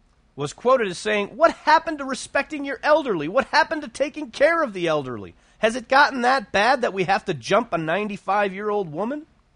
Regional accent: United States; I'm a Christian, I'm an American, and I'm free.

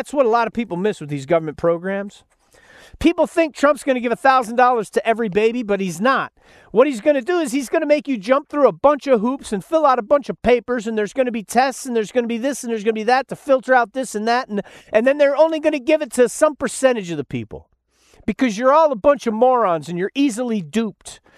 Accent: United States; It's embarrassing, frankly, as an American.

